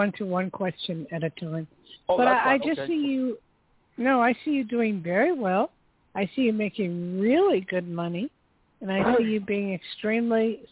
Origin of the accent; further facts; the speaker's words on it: Newark, New Jersey, United States; And I grew up in Newark as a child, and I spent, I'd say, quite a bit of my time in New York.